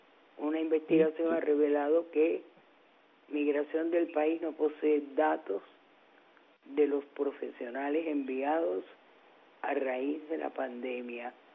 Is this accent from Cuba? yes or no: yes; Cuba; somos nosotros los cubanos